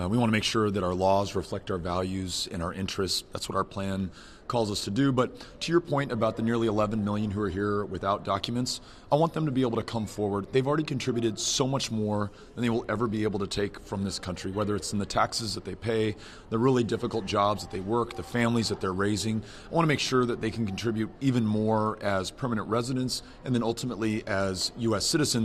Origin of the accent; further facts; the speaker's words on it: United States; You know, I think just as an American, I want to support people in Alabama